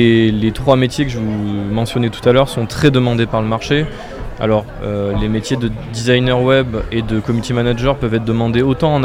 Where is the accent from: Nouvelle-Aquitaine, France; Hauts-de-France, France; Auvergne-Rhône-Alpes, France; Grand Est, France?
Nouvelle-Aquitaine, France; Bergerac; born there; je suis né à Bergerac. J'étais parti pour mes études et j'ai travaillé à l'étranger quelques années. Et je suis revenu ici